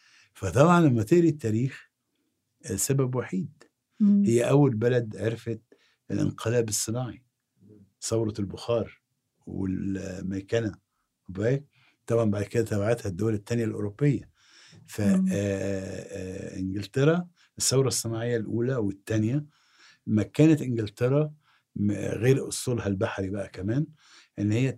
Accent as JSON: {"language": "Arabic", "country": "Egypt", "said": "زي كده لما أكون أنا مصري أجهل مصر."}